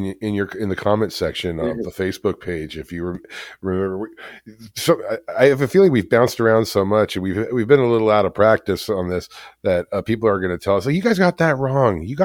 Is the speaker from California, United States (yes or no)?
yes; California, United States; Add that to the list of being lucky and growing up in Orange County on our street or whatever else.